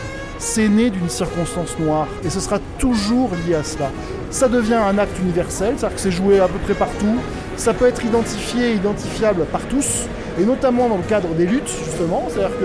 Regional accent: Provence-Alpes-Côte d'Azur, France; born there; en tant que Français qui suis né en Provence, blanc, de famille plutôt catho ou anticléricale, mais très française

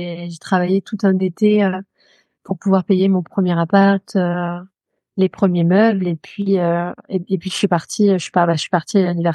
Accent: Caen, Normandy, France; Alors, j'ai grandi en Normandie, une partie dans la Manche et une autre partie ensuite à Caen pour mes études. Et c'est l'endroit où je me sens chez moi. Et d'ailleurs, j'habite près de Caen aujourd'hui.

